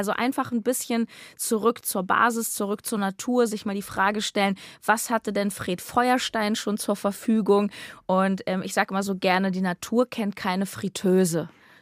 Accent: Berlin, Germany; damit verbinde ich einfach auch meine Heimat Berlin

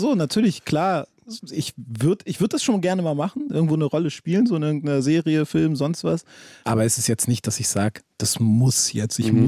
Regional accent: Hamburg, Germany; ich bin in Hamburg schon einem Viertel groß geworden, was jetzt nicht das Geilste ist. Vielleicht nennen es auch manche einen sozialen Brennpunkt so

